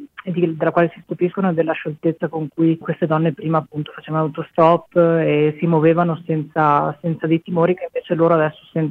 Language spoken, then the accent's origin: Italian; Borgo Valsugana, Trentino-Alto Adige, Italy; le riprese le abbiamo fatte a Borgo Valsugana, che è il mio paese, in Bassa Valsugana